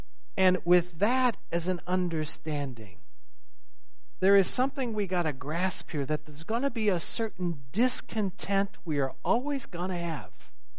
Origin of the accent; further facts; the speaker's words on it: St. Louis, Missouri, United States; I grew up in St. Louis, as most of you know, and for the first 6.5 years of my life, lived in a house that my father built.